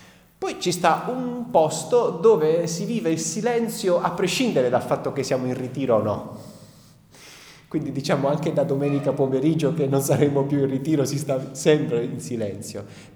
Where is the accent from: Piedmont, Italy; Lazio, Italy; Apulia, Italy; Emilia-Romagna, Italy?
Apulia, Italy; i picci cosiddetti dalle nostre parti, da questa nostra terra, siamo in Puglia.